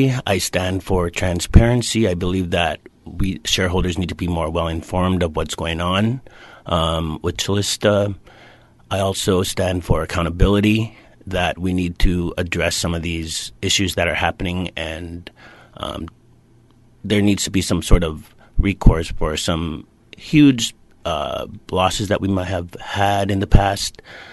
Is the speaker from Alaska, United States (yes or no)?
yes; Mountain Village, Alaska, United States; I'm from Mountain Village.